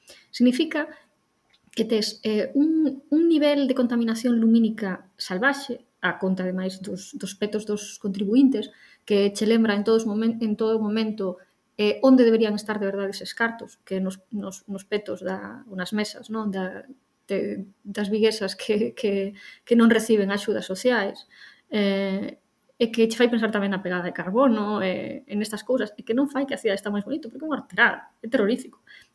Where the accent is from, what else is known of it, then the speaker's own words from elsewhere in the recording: Vigo, Galicia, Spain; Pero claro, eu son de Vigo.